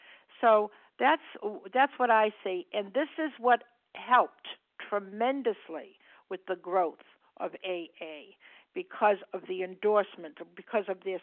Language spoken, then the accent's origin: English; Massachusetts, United States; I'm from Massachusetts. Good morning. Good morning.